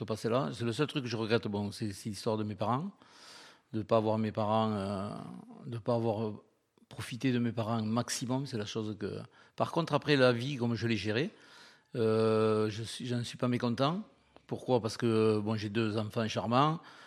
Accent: Lille, Hauts-de-France, France; born there; also born or lived in Toulouse; pas pur toulousain, puisque je suis né à Lille.

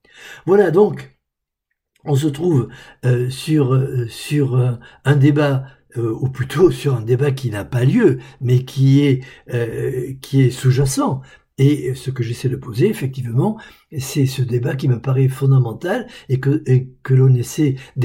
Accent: Occitanie, France; qui nous touche, on peut dire, en tant qu'Occitan

